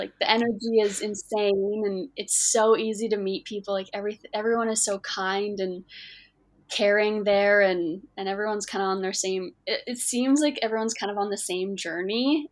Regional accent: Alberta, Canada; Yeah, I grew up in Alberta, pretty much lived in the same area my whole life within like a 50-kilometer range.

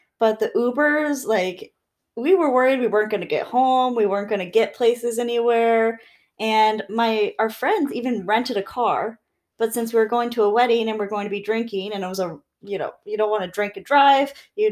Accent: Washington, United States; The only other thing was that we're from Washington, and I feel like almost everyone in Washington uses Verizon

